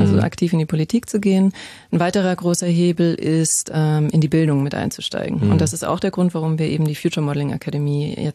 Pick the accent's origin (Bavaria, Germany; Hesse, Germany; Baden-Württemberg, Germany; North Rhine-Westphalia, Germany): Bavaria, Germany; Ich bin in der Natur groß geworden, ich komme aus den bayerischen Bergen